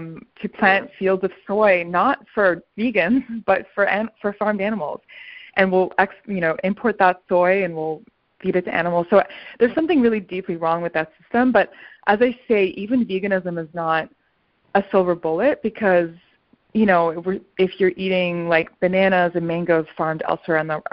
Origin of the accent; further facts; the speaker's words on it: Toronto, Ontario, Canada; also born or lived in Boston / Paris / Tel Aviv; I grew up in Toronto. I've lived in Boston. I've lived in Paris. I've lived in Tel Aviv.